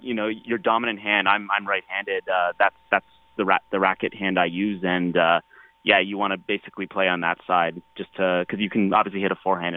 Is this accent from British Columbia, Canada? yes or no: no; Hamilton, Ontario, Canada; I grew up outside of Hamilton, Ontario, and there were a lot of neighborhood courts.